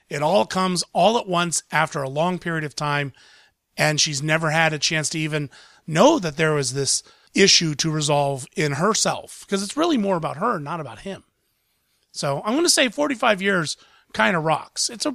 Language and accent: English; Columbus, Ohio, United States; It's opening locally in my hometown, Columbus, Ohio, this weekend.